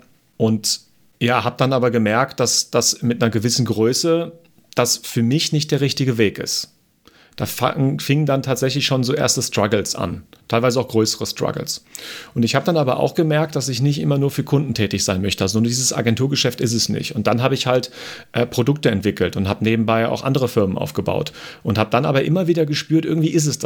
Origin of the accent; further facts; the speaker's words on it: Germany; now in Austria; Ich komme ja aus Deutschland, das Unternehmen ist auch in Deutschland